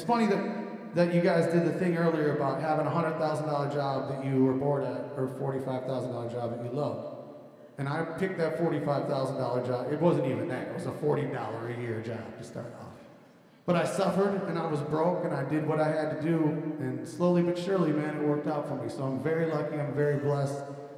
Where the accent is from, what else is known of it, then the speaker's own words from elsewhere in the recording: Detroit, Michigan, United States; A little bit of background on me. I grew up in the Detroit area. My father worked for automotive supply companies. My mom was a teacher. Blue collar, Irish Catholic family, church every Sunday.